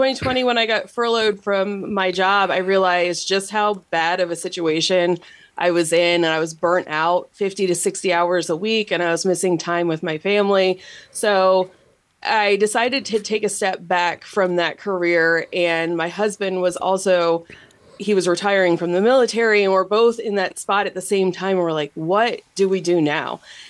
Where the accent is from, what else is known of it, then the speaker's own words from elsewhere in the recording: New York, United States; So I grew up in New York, and my gosh, my favorite toy was Play-Doh.